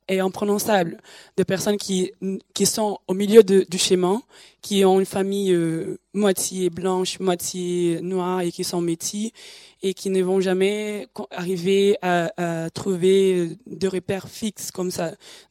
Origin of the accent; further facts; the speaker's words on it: Brazil; French is a second language; Moi, particulièrement, je viens du Brésil